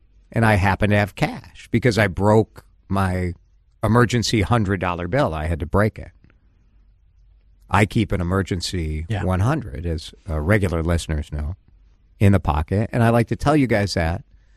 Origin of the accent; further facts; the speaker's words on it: United States; And it is called the 1 cent piece in this country. I'm an American.